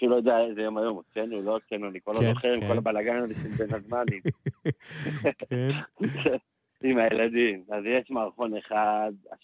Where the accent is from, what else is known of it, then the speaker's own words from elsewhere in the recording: Jerusalem, Jerusalem District, Israel; בו גדלתי בשכונת גאולה, בחיידר וברסי ובגאולה.